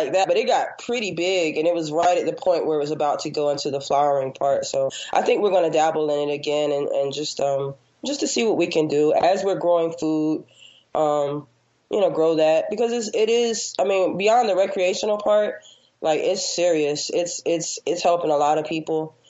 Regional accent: Virginia, United States; and where I'm from Virginia, but not the rural part, like Appalachia and all those stuff.

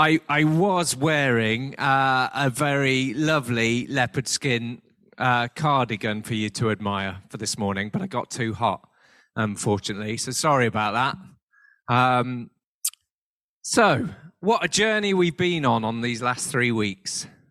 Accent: United Kingdom; You know, as British people, we're not very good at the old getting close, are we?

